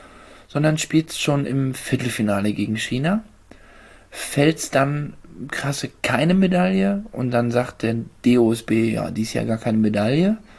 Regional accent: East Germany, Germany; ich bin Ossi

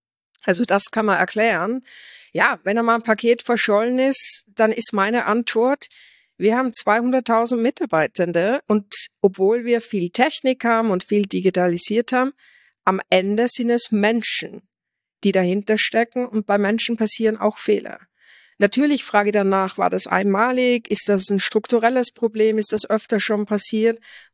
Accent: Austria; Da hört man natürlich als Österreicherin, dass es bei uns China-Sendungen sind und keine China-Sendungen.

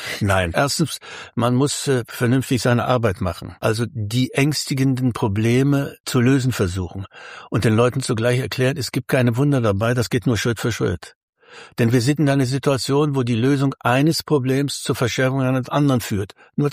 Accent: Thuringia, Germany; also born or lived in Wrocław; now in Berlin, Germany; Na ja, ich bin in Breslau geboren und durch die Vertreibung sind wir durch die Zufälle des Lebens in Thüringen gelandet und habe da bis 64 gelebt, bis ich nach Berlin kam.

